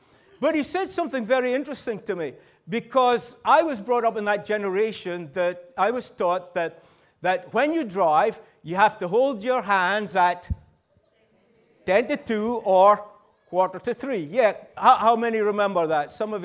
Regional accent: Peterhead, Scotland, United Kingdom; Hey, I actually have an international license. I'm from Peterhead, blah, blah, blah, blah.

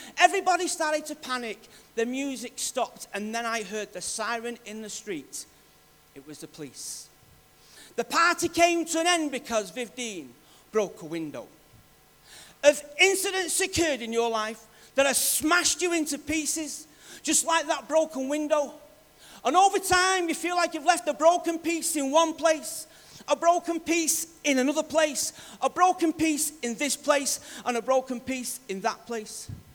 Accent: Salford, North West England, United Kingdom; born there; also born or lived in Manchester; and I was born in Salford and I lived in Manchester. Well, we're all part of Greater Manchester, but you know what I mean.

